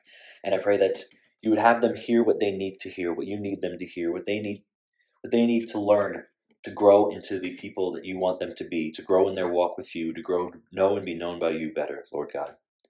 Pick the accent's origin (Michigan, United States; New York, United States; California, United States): New York, United States; I'm your typical 27-year-old New Yorker, born and raised in New York, who's far too aggressive of a driver, and works in the city in construction.